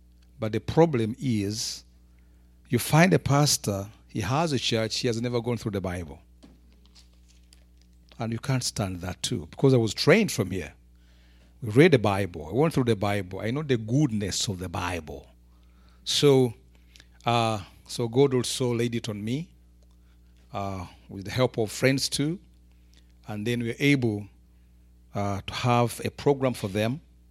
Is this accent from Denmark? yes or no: no; Uganda; English is a second language; I come from Uganda, Africa. And he visited Uganda at one time.